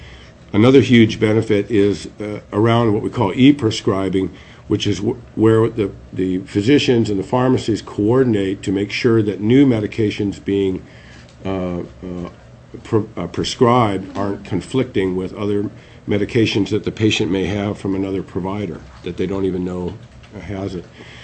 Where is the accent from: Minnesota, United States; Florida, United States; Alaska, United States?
Alaska, United States; Fairbanks; I'm from Fairbanks, and I've been a health care administrator in the state for about 30 years.